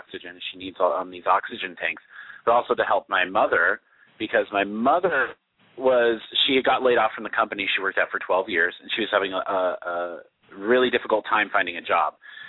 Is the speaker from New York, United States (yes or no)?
no; Utah, United States; I'm originally from Utah. So that's kind of where my roots are